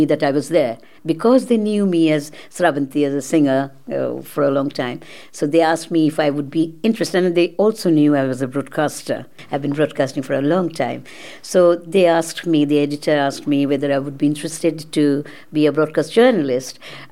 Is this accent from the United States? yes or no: no; Kolkata, West Bengal, India; now in Isle of Man; And I come from Calcutta, actually, India. And I came here to the island, actually.